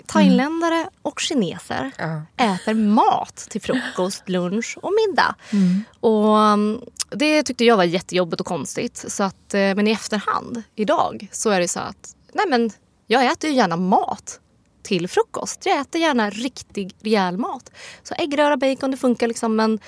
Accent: Sweden; på något vis i Sverige så känner man, jag känner mig som svensk

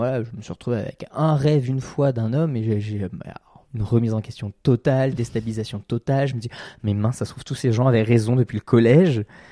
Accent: Île-de-France, France; je viens de la Cambrousse, je viens d'un petit bled de Seine-et-Marne

